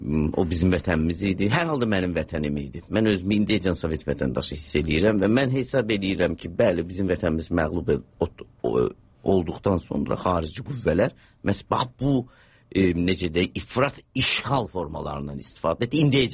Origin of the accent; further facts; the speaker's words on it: Iran; mən özüm Güney Azərbaycanlıyam